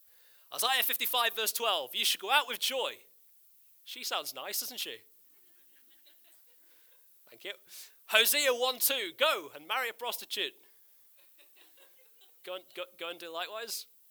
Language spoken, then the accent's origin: English; Blackpool, North West England, United Kingdom; I'm from Blackpool, it's fine.